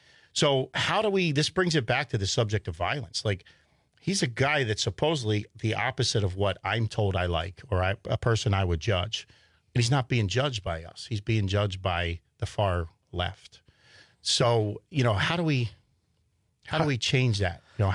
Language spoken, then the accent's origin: English; New Jersey, United States; I grew up in Southern New Jersey.